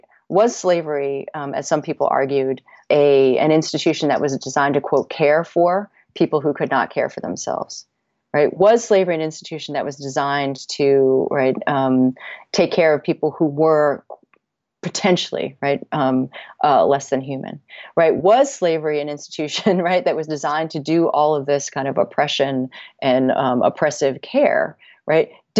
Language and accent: English; Connecticut, United States; one of the best sources for it is a local history written by a historian that comes from my hometown in Connecticut in the 19th century.